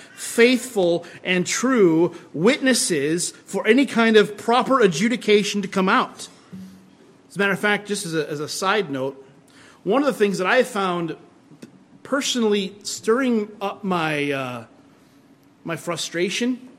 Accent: Iowa, United States; In my hometown, it was the ice cream capital of the world. Small town in Iowa, called the ice cream capital of the world

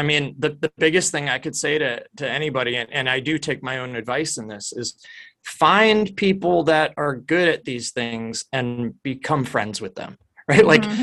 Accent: New Jersey, United States; now in North Carolina, United States; And I moved from New Jersey. I grew up in New Jersey and I moved to North Carolina in 2002.

